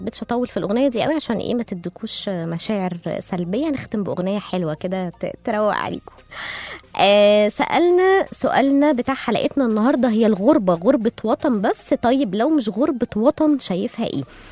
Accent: Egypt; moved away; لا احنا عندنا في مصر غير، في مصر بيبقى ليها روح كده

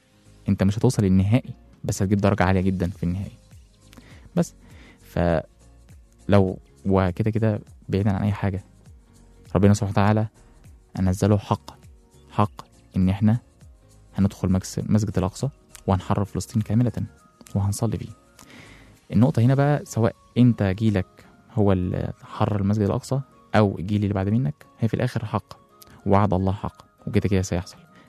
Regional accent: Egypt; يعني مثلا احنا كمصريين احنا مش عايشين لوحدنا على ظهر هذا الارض

